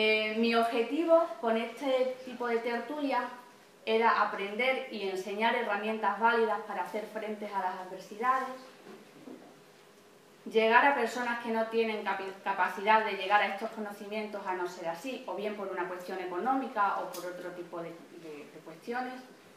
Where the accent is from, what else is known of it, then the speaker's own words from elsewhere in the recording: Guareña, Extremadura, Spain; las he llevado a mi tierra, a Extremadura, concretamente a Guareña